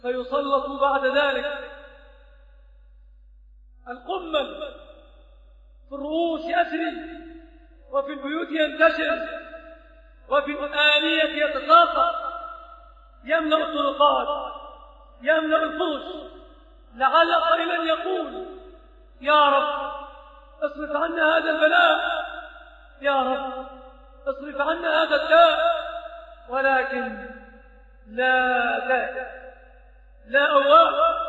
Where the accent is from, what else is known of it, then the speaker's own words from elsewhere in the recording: Egypt; فإذا نظرت في بلادنا مصر